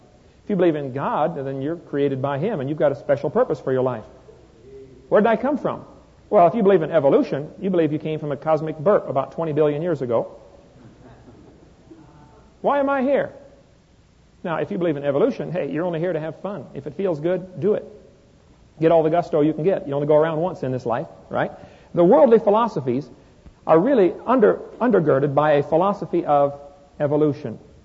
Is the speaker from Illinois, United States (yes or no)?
yes; Peoria, Illinois, United States; now in Pensacola, United States; I'm originally from Illinois. Anybody else from Illinois out there? Hey, look at that. Peoria, Illinois, hometown. We now live in Pensacola, Florida.